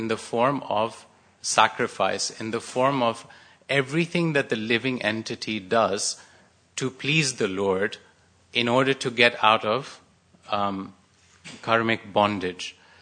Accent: Kenya; I come from Kenya. I lived there, so I understand a little bit about the people there.

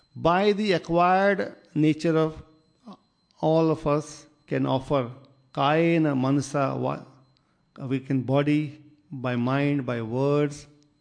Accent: Mumbai, Maharashtra, India; So we are from Mumbai. When we were small, there will be big Lord Ganesha's pandal. Every year it's being celebrated for 10 days.

